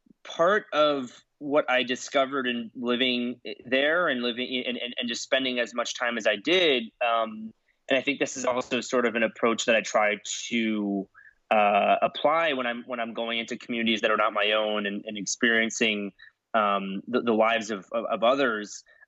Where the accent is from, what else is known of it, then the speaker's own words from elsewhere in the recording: Florida, United States; Number one, I'm from Florida, and among many other things that Florida is usually looked at, I think, one of my, you know, growing up, I grew up around so many different retirement communities.